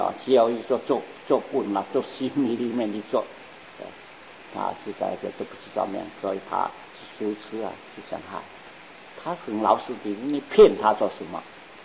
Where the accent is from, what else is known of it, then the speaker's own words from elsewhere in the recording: China; 所以我们中国人呢。都喜欢这个圆圆的一颗一颗的叫塞粒啊